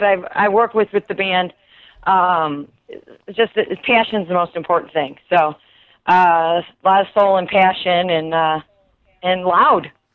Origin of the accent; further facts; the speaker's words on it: Chicago, Illinois, United States; This is where my hometown. So, I mean, you can't beat that.